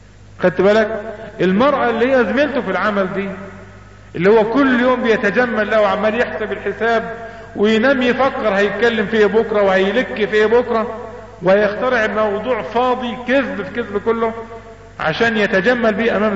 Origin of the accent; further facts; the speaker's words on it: Egypt; طبعا احنا مصريين وبندخل اي مكتب في اي مصلحة حكومية او غير حكومية